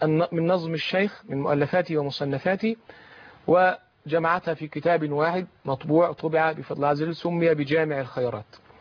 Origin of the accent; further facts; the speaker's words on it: Samanoud, Gharbia, Egypt; بلدتي التي ولد فيها وعاش فيها يعني شطرا كبيرا من حياتي